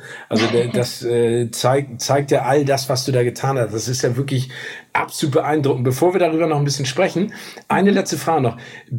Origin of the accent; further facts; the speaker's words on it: Phoenix, Arizona, United States; Ich bin ja in Amerika aufgewachsen und da sitze ich in meiner Windel oben auf dem Dach in Phoenix im Autokino.